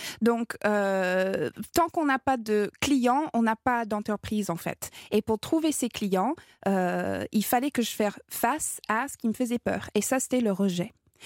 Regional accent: Canada; Exact, l'aînée de 10 enfants. Dans un village complètement paumé.

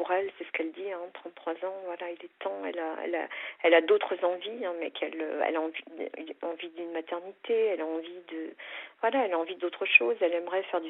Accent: Brittany, France; je suis de Bretagne.

